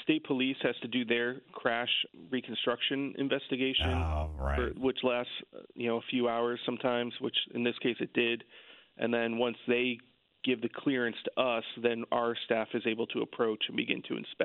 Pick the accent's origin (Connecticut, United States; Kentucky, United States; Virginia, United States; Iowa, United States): Connecticut, United States; Torrington; now in New Haven, United States; I am. I grew up in Torrington. I live in New Haven now.